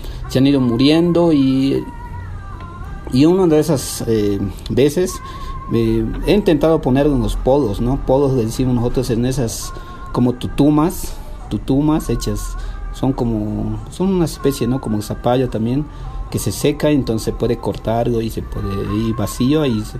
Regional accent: Irupana, La Paz, Bolivia; yo desde pequeño vivo en los Yungas, en Irupana, en una comunidad que se llama Yuni Grande, ahí nací. Y después me mudé más al trópico, que sería más al sur Yungas, a otro municipio que es Asunta.

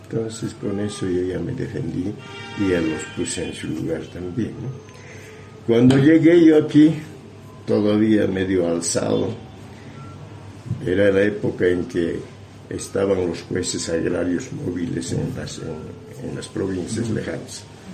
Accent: Bolivia; Los bolivianos muy poco nos queremos como bolivianos.

